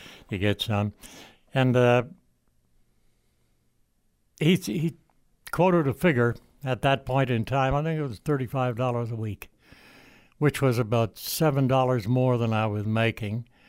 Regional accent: Charlottetown, Prince Edward Island, Canada; also born or lived in Montreal / Newfoundland; Charlottetown, called me and come on in. So they gave me a bit more money, and I went back because it was my hometown.

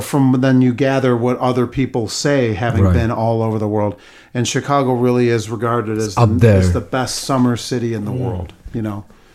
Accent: Mumbai, Maharashtra, India; When I grew up on the streets of Mumbai

